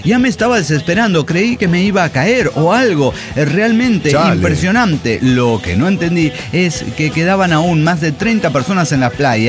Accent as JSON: {"language": "Spanish", "region": "Tabasco", "country": "Mexico", "lives_now": "Chicago, United States", "said": "Soy de Tabasco y vivo en Chicago."}